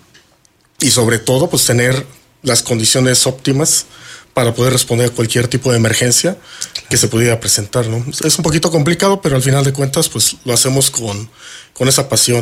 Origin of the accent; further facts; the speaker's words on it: Querétaro, Mexico; yo originalmente soy de aquí de Querétaro, tengo ya 35 años en el municipio de Pedro Escobedo.